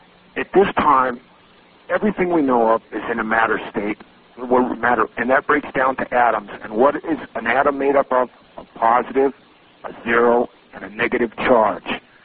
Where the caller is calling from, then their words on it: Reno, Nevada, United States; Yes, sir. I am calling from just north of you. I'm calling from Reno, Nevada.